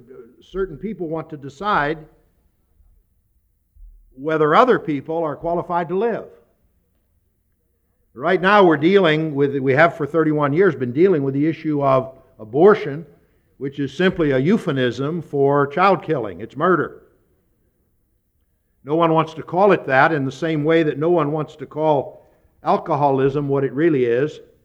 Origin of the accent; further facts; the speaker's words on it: Pennsylvania, United States; The same way, when I was raised in Pennsylvania had a 3-day waiting period for getting married.